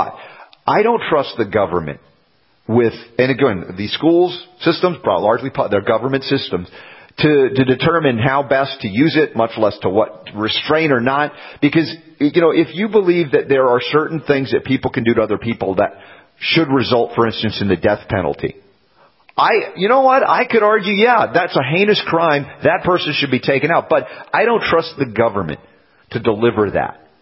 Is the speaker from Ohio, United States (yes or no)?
no; Georgia, United States; where I grew up in Georgia a lot of years, and this is a Georgia story.